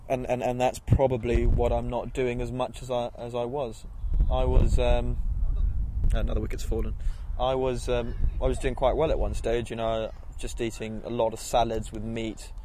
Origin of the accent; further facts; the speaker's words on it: India; I'm Indian, you know.